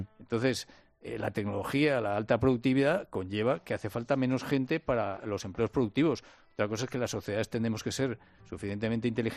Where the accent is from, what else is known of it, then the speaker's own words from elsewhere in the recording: Asturias, Spain; mi tierra natal Asturias, el norte de España, que está mucho más envejecido que el sur, por cierto, que Andalucía